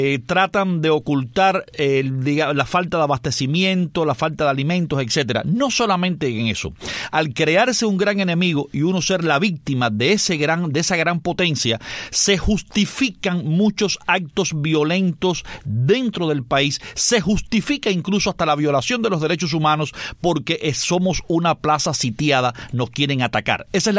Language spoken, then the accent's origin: Spanish; Cuba; somos cubanos del lado de acá